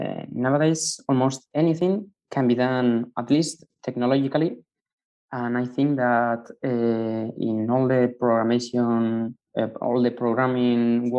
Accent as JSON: {"language": "English", "region": "Basque Country", "country": "Spain", "said": "I'm from the Basque Country in Spain."}